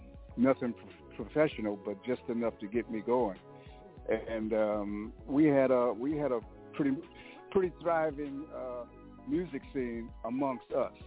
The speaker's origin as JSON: {"language": "English", "town": "St. Paul", "region": "Minnesota", "country": "United States", "tie": "born or raised there", "said": "Well, you know, I came up in what we call the ghetto of St. Paul, which is an area called Rondo Street."}